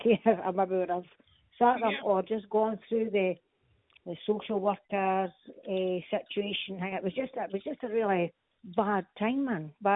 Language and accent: English; Glencraig, Scotland, United Kingdom; Garry Park, that's in Glencraig, that's in Fife.